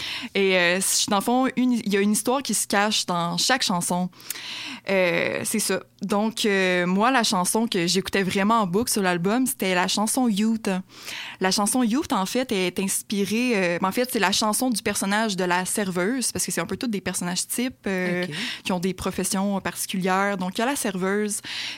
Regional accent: Thetford Mines, Quebec, Canada; je venais de Thetford Mines, puis qui était une petite ville, puis encore plus petit à côté. Tu sais, moi, j'habitais sur le bord d'un lac

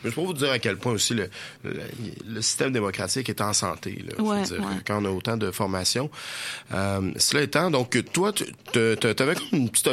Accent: Chauveau, Quebec, Canada; Aller faire un petit tour d'où est-ce que je suis né, dans Chauveau, où je n'irai jamais revivre. En tout respect pour les gens qui restent dans Chauveau, j'ai quand même passé 18 ans de ma vie là

